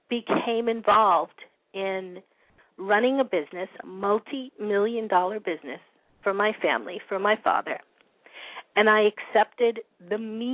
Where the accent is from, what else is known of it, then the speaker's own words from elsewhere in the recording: Washington Heights, New York, United States; And I come from Washington Heights.